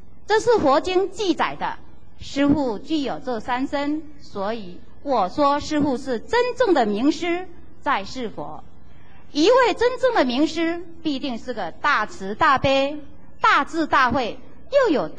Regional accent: Taiwan; 这是我们台湾人的福报。

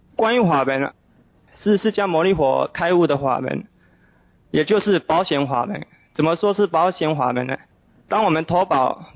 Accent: Taiwan; 今天很荣幸我从台湾来到这美丽的香港，

